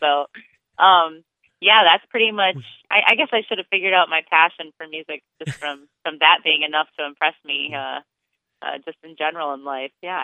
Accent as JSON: {"language": "English", "town": "Fargo", "region": "North Dakota", "country": "United States", "said": "I am from Fargo."}